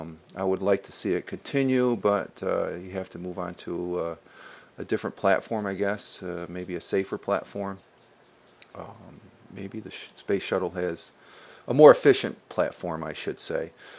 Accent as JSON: {"language": "English", "town": "Apalachin", "region": "New York", "country": "United States", "tie": "born or raised there", "said": "him being from Appalachian, that's where I grew up as a young lad back in the 60s."}